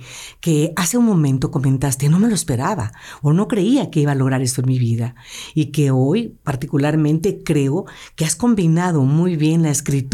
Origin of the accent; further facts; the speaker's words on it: Mexico; Creo que somos el estado de la República Mexicana que más balnearios tiene